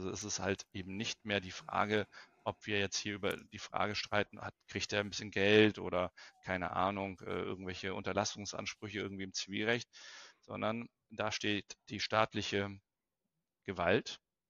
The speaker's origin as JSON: {"language": "German", "town": "Lübeck", "region": "Schleswig-Holstein", "country": "Germany", "tie": "born or raised there", "said": "ich bin aufgewachsen in Lübeck"}